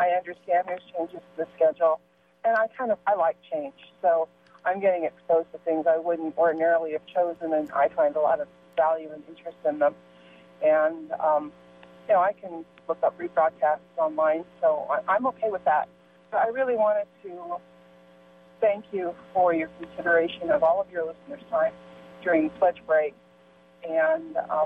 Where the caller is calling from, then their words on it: Menlo Park, California, United States; I'm from Menlo Park.